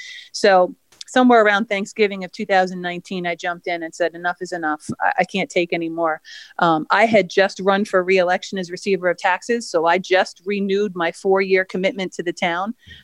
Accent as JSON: {"language": "English", "town": "Ronkonkoma", "region": "New York", "country": "United States", "tie": "born or raised there", "also_born_or_lived": "Oakdale", "said": "I was born and raised in the 3rd District. So I was born right in Southside Hospital. I grew up in Ronkonkoma and Oakdale."}